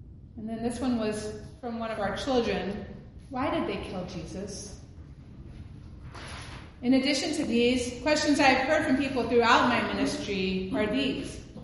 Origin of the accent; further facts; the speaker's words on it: the South, United States; Now, I'll be the first to tell you that I'm a Southerner. I'm not sure what your cultures tell you, but the way I was raised in the South was that you do not air your family's dirty laundry.